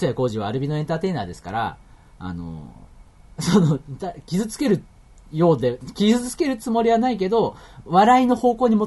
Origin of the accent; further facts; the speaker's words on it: Saitama, Japan; now in Tokyo, Japan; 埼玉から東京に出てくるっていう気持ちは確かにあったけど、